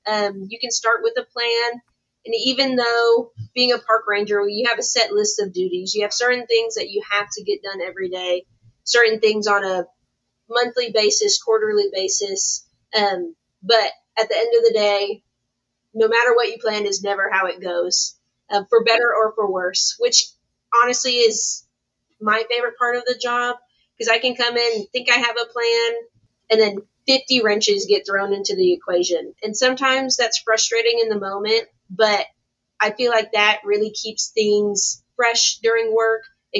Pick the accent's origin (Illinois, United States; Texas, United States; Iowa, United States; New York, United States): Texas, United States; I'm from Texas, but I'm not from the Hill Country.